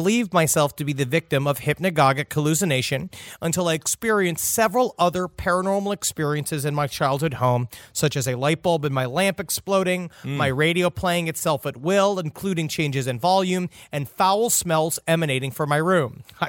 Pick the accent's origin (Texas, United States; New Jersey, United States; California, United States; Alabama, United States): Texas, United States; Houston; I grew up in Houston, Texas. In 2005, Hurricane Katrina hit New Orleans. But before that, it was supposed to level the suburbs of Houston I lived in.